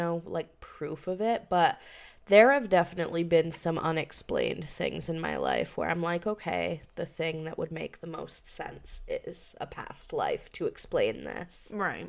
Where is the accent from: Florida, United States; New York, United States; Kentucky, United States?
New York, United States; New Paltz; I was growing up in New Paltz, New York, which is a very small town.